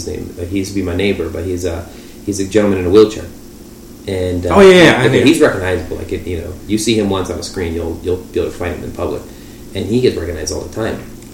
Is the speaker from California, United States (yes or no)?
no; Douglas, Arizona, United States; I grew up in Douglas and Alvareta, right on the border.